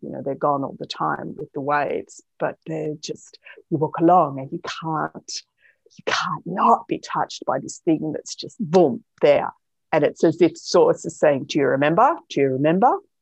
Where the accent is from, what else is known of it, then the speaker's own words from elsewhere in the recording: New South Wales, Australia; born there; So the original people there are from the Gadigal Nation. And we say on rather than in. So I was born on Gadigal country.